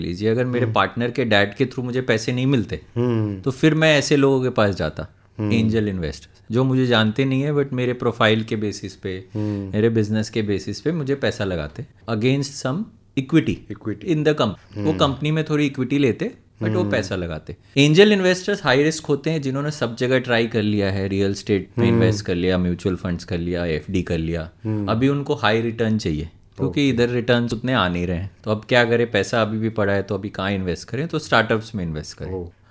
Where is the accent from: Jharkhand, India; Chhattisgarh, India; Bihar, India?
Bihar, India; Patna; now in Mumbai, India; नहीं नहीं, मैं ओरिजिनली पटना से हूँ.